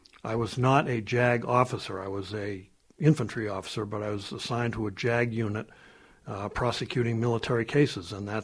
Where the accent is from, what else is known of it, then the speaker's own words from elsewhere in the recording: Massachusetts, United States; Well, I grew up in the North Shore of Massachusetts. Had a very good childhood. Went to the local public school until my last 2 years when my mom and dad sent me off to boarding school in Western Massachusetts.